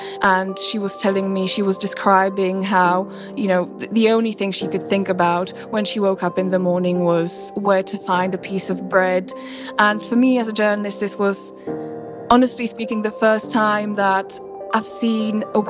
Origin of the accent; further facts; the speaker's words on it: Slovakia; a border town called Uzhgorod, which is very close to the border with my home country, Slovakia.